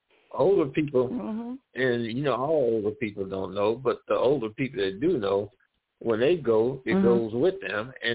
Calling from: Missouri, United States; I'm calling from either the Midwest, Missouri, down in the Delta region. I'm down in the Delta region now.

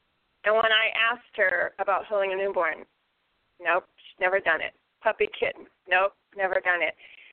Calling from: Ocala, Florida, United States; in Ocala.

